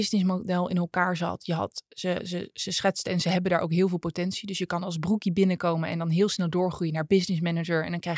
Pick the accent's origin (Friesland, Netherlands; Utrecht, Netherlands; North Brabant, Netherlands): Utrecht, Netherlands; also born or lived in The Hague; Ik kom uit Utrecht. Ik ben geboren in Den Haag. Ik ben ook, al zeg ik het zelf, ik voel me echt een Haagenees.